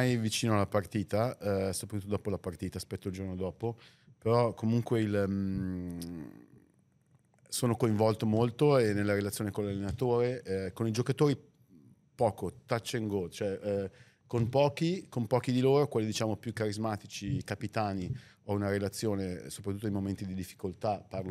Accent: Lombardy, Italy; sono cresciuto qua fuori Milano, con la palla tra i piedi, giocando nel campetto

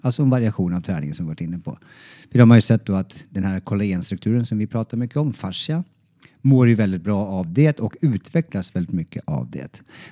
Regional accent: Norrland, Sweden; jag är från Norrland.

